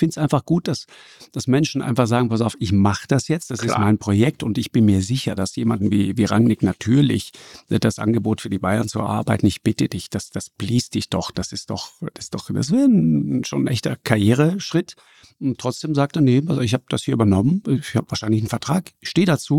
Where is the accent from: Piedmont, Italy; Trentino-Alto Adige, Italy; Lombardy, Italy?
Trentino-Alto Adige, Italy; ich bin ja so als Südtiroler, ich bin ja sozusagen Italiener nach Bedarf. Ich bin dann auch Deutscher nach Bedarf.